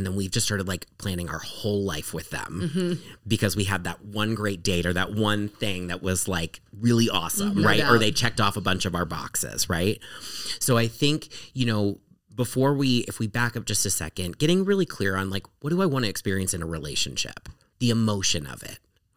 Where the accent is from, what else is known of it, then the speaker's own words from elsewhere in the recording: Ohio, United States; He lives in Alabama. We're from Ohio. He lives in Alabama.